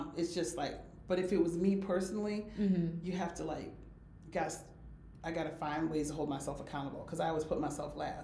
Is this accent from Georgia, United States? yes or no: no; Little Rock, Arkansas, United States; I probably would have had some fun, but I just never did. I grew up in Little Rock, so.